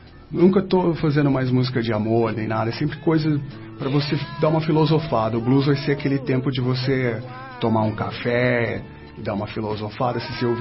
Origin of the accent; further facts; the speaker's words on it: Campinas, São Paulo, Brazil; now in Curitiba, Brazil; Eu sou de Campinas, São Paulo.